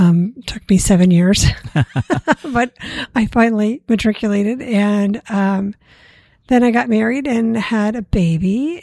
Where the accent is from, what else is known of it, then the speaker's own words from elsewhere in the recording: Washington, District of Columbia, United States; I grew up in Washington, D.C., had a lovely childhood and high school experience there.